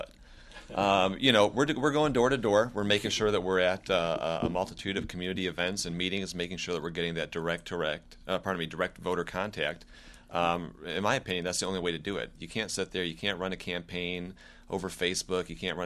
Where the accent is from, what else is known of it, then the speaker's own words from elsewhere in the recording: Dearborn Heights, Michigan, United States; born and raised in Dearborn Heights. Father was a retired Dearborn Heights police officer over there.